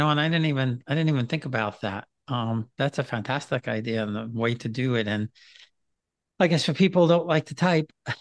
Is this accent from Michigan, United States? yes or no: no; New York, United States; And I'm ashamed to say, as a New Yorker, that some of my favorite Italian restaurants were in Chicago.